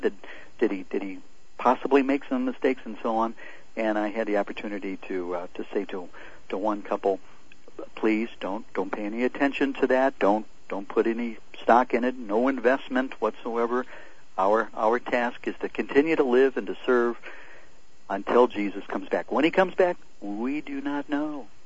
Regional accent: St. Louis, Missouri, United States; They ask me about this all the time up here because I'm from St. Louis, as you may remember.

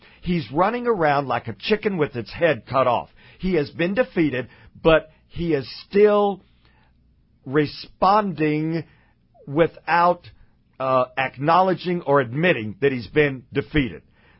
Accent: Texas, United States; and I know this from growing up in Texas, where we have rattlesnakes and cottonmouth moccasins

